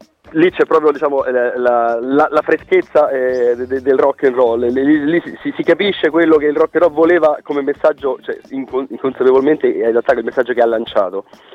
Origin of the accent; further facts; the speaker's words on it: Rome, Lazio, Italy; Siamo praticamente tutti di Roma, il batterista è di Salerno e dintorni, ma comunque vive a Roma, perciò siamo tutti di base a Roma.